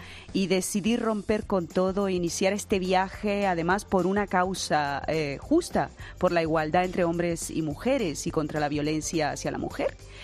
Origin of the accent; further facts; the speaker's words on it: Canary Islands, Spain; volé desde Canarias, de donde soy, a Sudáfrica